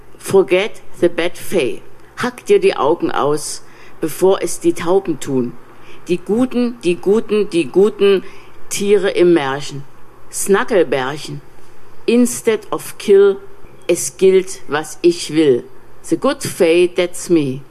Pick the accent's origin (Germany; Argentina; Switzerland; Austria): Germany; dass ich als Deutsche immer so klar sage, was Böses geschehen ist in der Weltgeschichte.